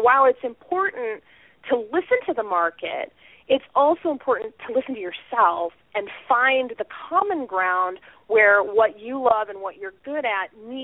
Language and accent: English; Flint, Michigan, United States; In my hometown of Flint, Michigan